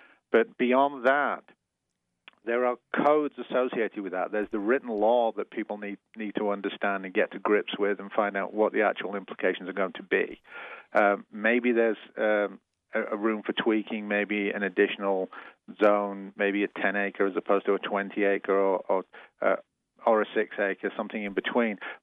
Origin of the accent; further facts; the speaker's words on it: England, United Kingdom; I'm as thrilled as an Englishman can be about the number of people who actually turned up to the public hearings.